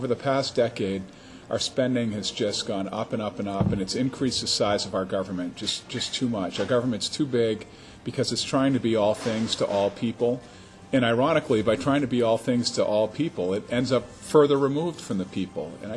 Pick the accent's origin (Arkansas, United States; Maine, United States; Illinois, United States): Maine, United States; Orono; now in Portland, United States; I grew up in Orono. And had a great experience there. And for the past 20 years, I've lived in Portland. Before that, for 200 years, my family lived in Rumford.